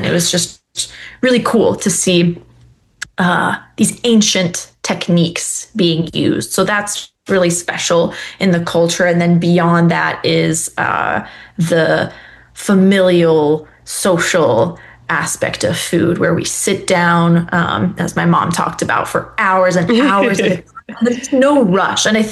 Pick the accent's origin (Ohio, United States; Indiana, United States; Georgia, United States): Ohio, United States; Cleveland; Growing up in Cleveland, Ohio, maybe it's different, you know, in other states.